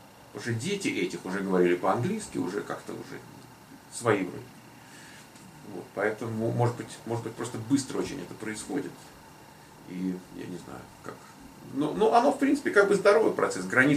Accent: Moscow, Russia; Вот я родился в Москве. Я 34 года я прожил в Москве.

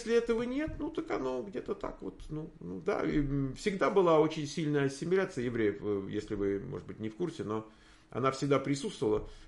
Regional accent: Moscow, Russia; А я вырос в Москве

